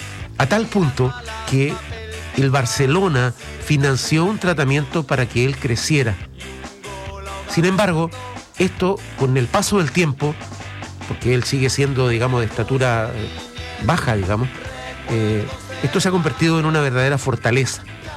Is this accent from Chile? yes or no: yes; Chile; cómo somos los chilenos